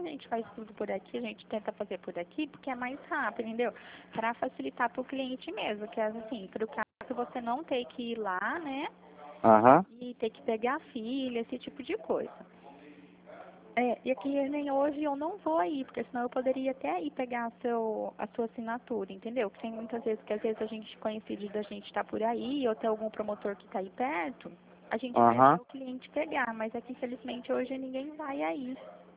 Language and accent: Portuguese; Pirassununga, São Paulo, Brazil; sou de Pirassununga.